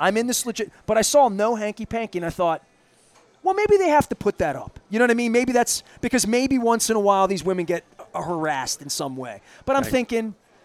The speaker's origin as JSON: {"language": "English", "country": "United States", "said": "I'm an American."}